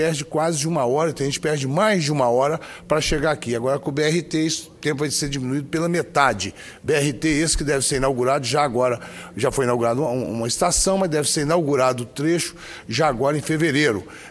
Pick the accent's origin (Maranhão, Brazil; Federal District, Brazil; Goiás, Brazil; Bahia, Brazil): Federal District, Brazil; Taguatinga; nossa querida Ceilândia aqui, terra que eu já morei também, fui criado aqui em Taguatinga.